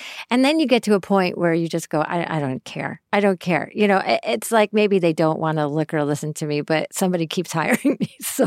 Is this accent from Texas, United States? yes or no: no; Syracuse, New York, United States; I grew up in Syracuse, New York.